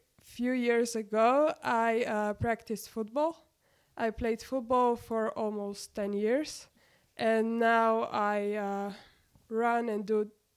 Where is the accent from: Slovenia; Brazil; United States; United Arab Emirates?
Slovenia; Vipava, Littoral; I'm from Vipava. It's in the coastal region of Slovenia.